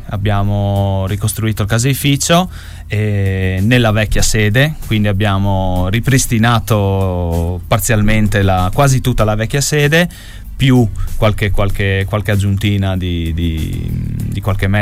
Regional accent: Ovaro, Friuli-Venezia Giulia, Italy; noi siamo nati e cresciuti ad Ovaro

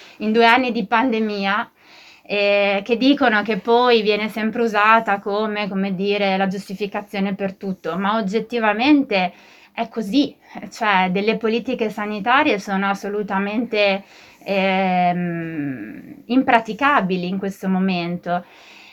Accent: Milan, Lombardy, Italy; born there; now in Tolmezzo, Italy; Io sono nata a Milano e vivo felicemente a Tolmezzo da 20 anni, l'ho scelta, ok?

